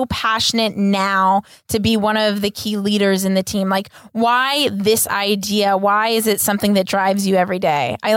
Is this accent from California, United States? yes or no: yes; Los Angeles, California, United States; I'm from Los Angeles?